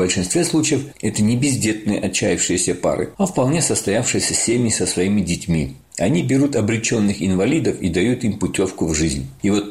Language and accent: Russian; Abkhazia, Georgia; я вырос в Абхазии на курортном побережье